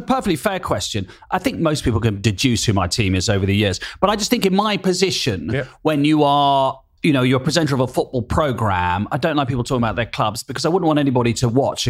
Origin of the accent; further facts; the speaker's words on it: South East England, United Kingdom; growing up on the Kent-Sussex border, we would go and watch Kent a bit as well.